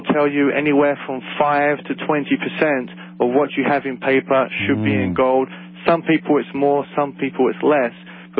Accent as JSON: {"language": "English", "region": "London", "country": "United Kingdom", "said": "as you can probably tell from my funny accent, I'm from London, England"}